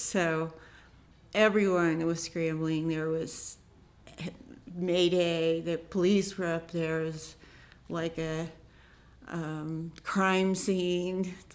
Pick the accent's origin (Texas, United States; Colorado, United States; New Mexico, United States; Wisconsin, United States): Colorado, United States; Nederland; someone would ask you, "Where are you from?" "I'm from Nederland."